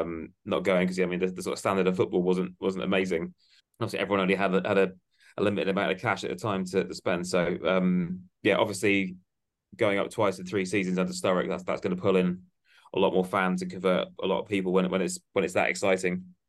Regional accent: Plymouth, South West England, United Kingdom; And then, from there on in, as I say, obviously, growing up in Plymouth, like, so Dad took me most weeks to home games.

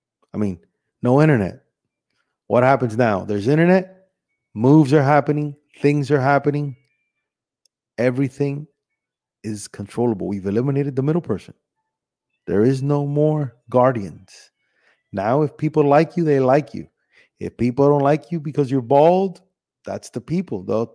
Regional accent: Miami, Florida, United States; also born or lived in Cuba; even though I was born in Cuba, but I was raised here in Miami.

